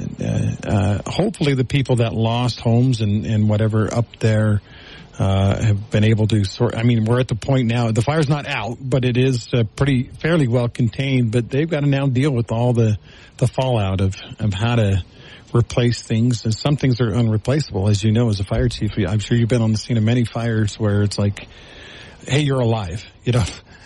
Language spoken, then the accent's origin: English; Texas, United States; So I grew up in Texas, so I wasn't around my grandpa up here in American Fork.